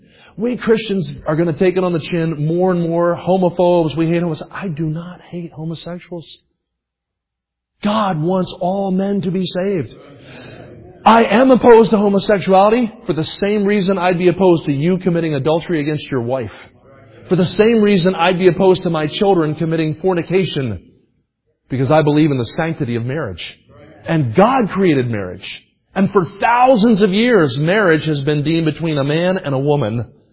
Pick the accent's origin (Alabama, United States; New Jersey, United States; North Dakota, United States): New Jersey, United States; From your state, California, to I grew up in New Jersey, on the other side of the country, the New York Island.